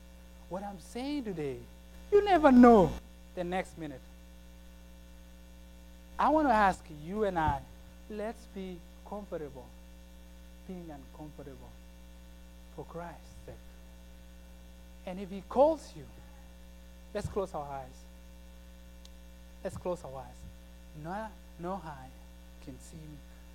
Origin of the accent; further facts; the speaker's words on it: Kenya; I'm a Kenyan boy. I have nothing to lose.